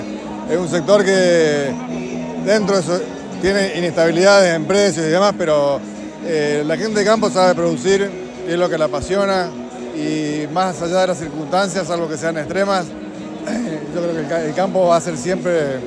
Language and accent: Spanish; Corrientes, Argentina; accent: Corrientes; also born or lived in Córdoba; yo originalmente soy cordobés, pero criado en Corrientes, y sí, voy y vengo, así que por supuesto que alguna tonada correntina se me desliza.